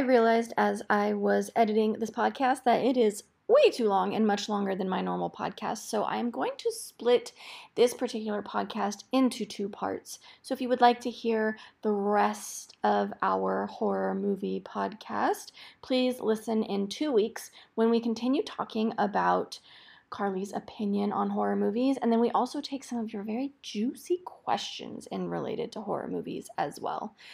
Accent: Pacific Northwest, United States; Because I grew up in the Northwest. The South is very different.

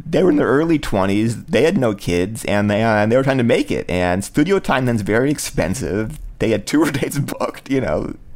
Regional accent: Cleveland, Ohio, United States; And they were in Cleveland, Ohio, was my hometown, at Swingo's Hotel when Peter called a band meeting.

